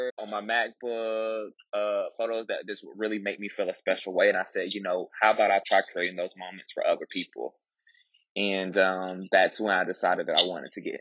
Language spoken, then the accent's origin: English; Tuskegee, Alabama, United States; Originally from Tuskegee, Alabama specifically. And I went to Tuskegee University. So I went to college in my hometown, stayed on campus.